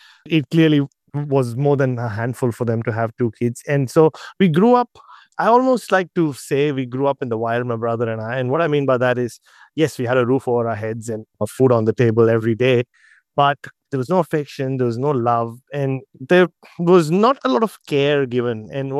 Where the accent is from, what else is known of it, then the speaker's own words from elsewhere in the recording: Mumbai, Maharashtra, India; from the outside, it was just any other middle-class family in the northern part of Bombay, as it was called back then.